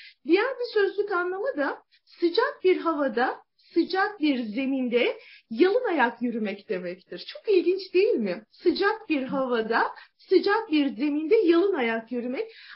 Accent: Uşak, Turkey; born there; 1974 Uşak doğumluyum.

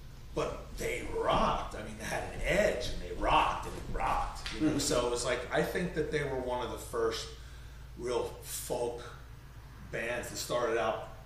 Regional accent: Philadelphia, Pennsylvania, United States; I would not. I'm from Philly. I gotta fight back.

